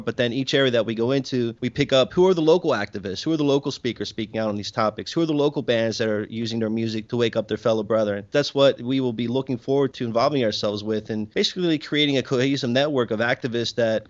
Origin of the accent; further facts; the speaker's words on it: United States; You know, know what, dude? I'm American.